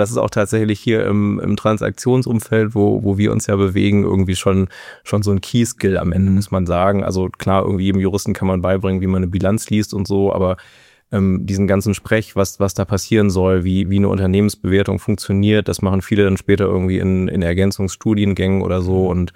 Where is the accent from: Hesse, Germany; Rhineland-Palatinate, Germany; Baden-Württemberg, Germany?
Hesse, Germany; Kassel; aufgewachsen in Kassel und dann nach verschiedenen Schulen nach Kiel gezogen zum Studium. 2009 müsste es gewesen sein